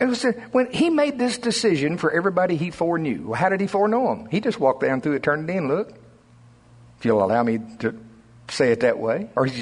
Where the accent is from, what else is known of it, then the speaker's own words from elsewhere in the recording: United States; you could just almost guess I'm from Pottawatomie County. Just look at me.